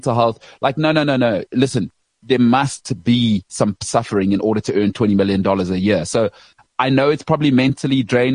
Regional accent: South Africa; as a South African right now, I'll take anything.

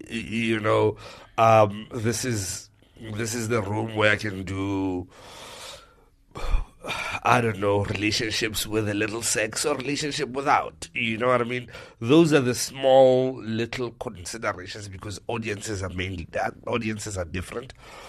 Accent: South Africa; In the continent, people are interested in hearing what do you think as a South African, right? So the way I do it is go, this is where I'm from, and these are the stories of where I'm from

